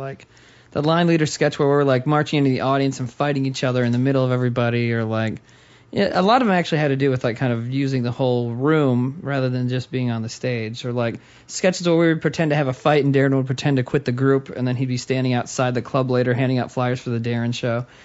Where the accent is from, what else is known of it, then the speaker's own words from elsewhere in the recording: South Dakota, United States; I mean, I'm from South Dakota. I have no idea how show business stuff works